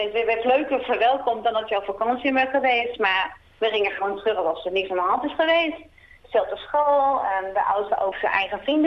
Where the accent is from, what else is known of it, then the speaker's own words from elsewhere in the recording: Utrecht, Netherlands; Wij gingen wonen niet in mijn oude buurt. Ik kom uit Utrecht. We gingen wonen in Hilversum, Laren, Bussum. Ja, Laren zijn we uiteindelijk terechtgekomen.